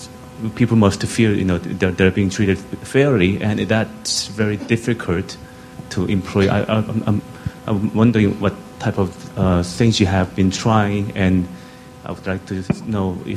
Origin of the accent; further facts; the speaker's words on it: South Korea; English is a second language; Hi, I come from Korea.